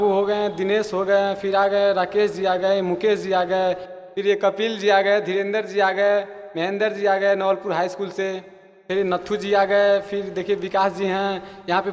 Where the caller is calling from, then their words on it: Kathaha, India; हाँ जी, हम कठहा से बोल रहे हैं